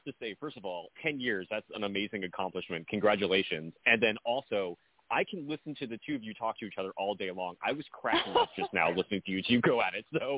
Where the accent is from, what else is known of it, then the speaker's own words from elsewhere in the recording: New Jersey, United States; Ever since I was a kid, you know, I was growing up in New Jersey, and New Jersey has a lot of its own ghost legends and, like, local legends.